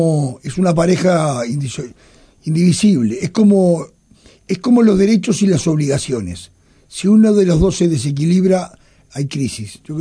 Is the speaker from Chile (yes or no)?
no; Montevideo, Uruguay; yo nací en el Cerrito de la Victoria, siempre cuento lo mismo. Basilio Araujo, 3793, a una cuadra de la iglesia, en la bajada. Viví 9 años en el garage. Nosotros vivíamos en el garage.